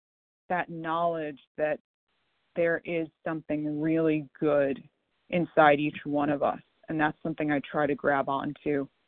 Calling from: New York, United States; I'm calling from New York.

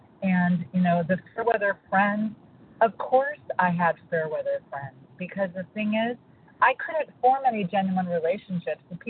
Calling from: California, United States; I'm calling from California.

